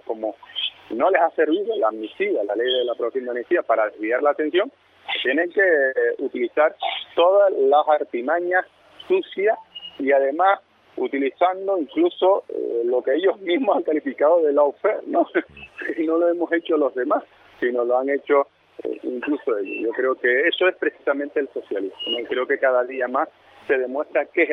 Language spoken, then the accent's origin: Spanish; Spain; Quizá nosotros deberíamos aprender algo también como españoles